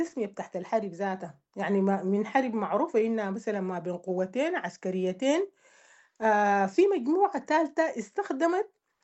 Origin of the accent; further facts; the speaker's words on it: Sudan; أول حاجة نحن كسودانيين يعني القدر شاء القدر إن نكون نحن الناس اللي عايشين في الرقعة الجغرافية الكبيرة اللي اسمها السودان